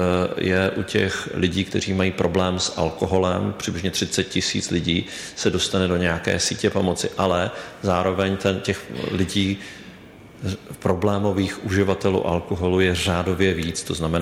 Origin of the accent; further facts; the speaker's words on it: Brno, South Moravian Region, Czechia; Tak a když to srovnám potom například v Brně, jako já jako Brňák